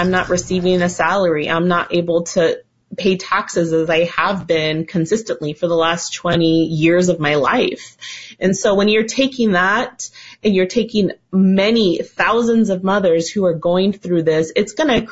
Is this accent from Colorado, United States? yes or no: no; Arizona, United States; Even in my hometown here in Arizona, there's multiple school agencies throughout town who are looking for school psychologists.